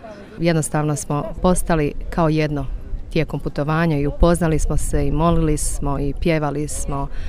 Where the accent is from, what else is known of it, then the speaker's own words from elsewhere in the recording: Mostar, Federation of Bosnia and Herzegovina, Bosnia & Herzegovina; dolazim iz Mostara.